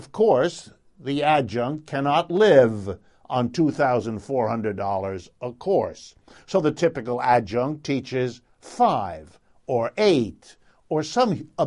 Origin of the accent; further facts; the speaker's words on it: Youngstown, Ohio, United States; born there; because I was born in Youngstown, Ohio many years ago